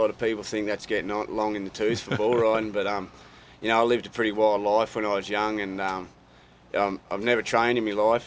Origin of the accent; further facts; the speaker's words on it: Australia; now in United States; I'm two times PBR Australian champion, so I'm seven times Australian champion over home.